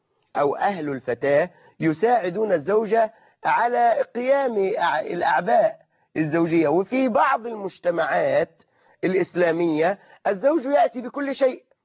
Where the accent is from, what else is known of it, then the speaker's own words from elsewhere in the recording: Egypt; وهذا عرف موجود عندنا كمصريين